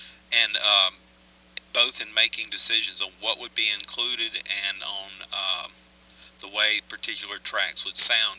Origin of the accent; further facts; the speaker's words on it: the South, United States; accent: southern; now in York, United States; That must have been my southern accent. You misheard me.